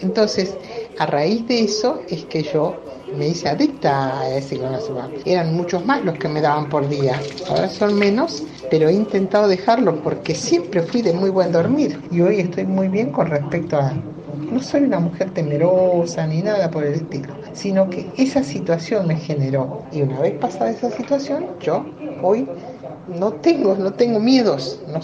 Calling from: Azul, Buenos Aires Province, Argentina

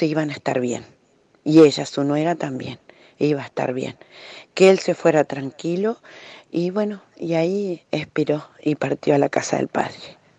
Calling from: Victoria, Entre Ríos, Argentina; de Victoria, Entre Ríos.

